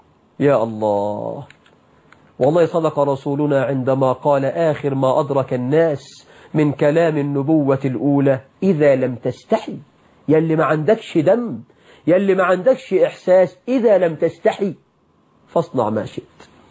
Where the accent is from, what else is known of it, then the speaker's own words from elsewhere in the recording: Egypt; يعني عندنا في مصر هرم فساد